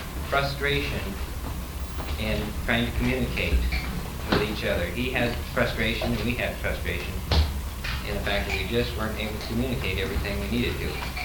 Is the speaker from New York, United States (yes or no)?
no; Tacoma, Washington, United States; from Tacoma.